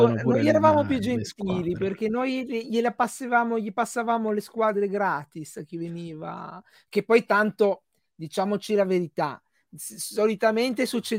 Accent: Genoa, Liguria, Italy; Pur essendo genovesi non ce l'avevamo questa malizia

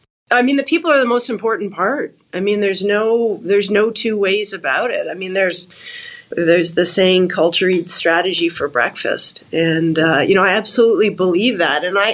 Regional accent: Toronto, Ontario, Canada; I'm 47, so, I spent every Saturday, I grew up in Toronto, so I spent every Saturday going downtown to Sam the Record Man and then HMV

